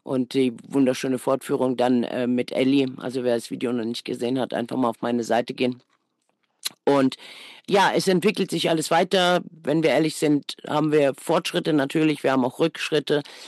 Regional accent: Hesse, Germany

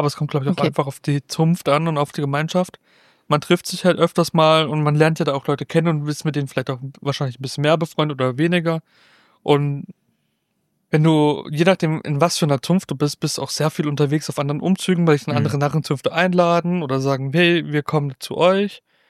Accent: Freiburg, Baden-Württemberg, Germany; Naja, ich komme ja aus Freiburg

